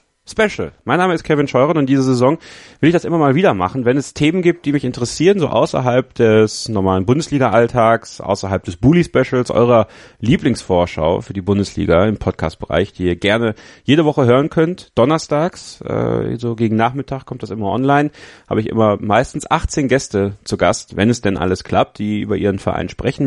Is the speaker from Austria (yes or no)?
no; Borken, North Rhine-Westphalia, Germany; ich komme ja gebürtig nicht, aber ich bin im Münsterland groß geworden, in Borken